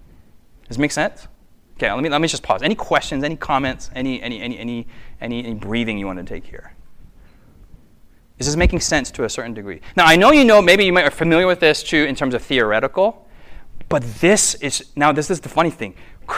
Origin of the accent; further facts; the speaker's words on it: United States; for me as an American, that just makes me, like, you know, all of our movies, like, though everyone falleth, I shall stand for truth.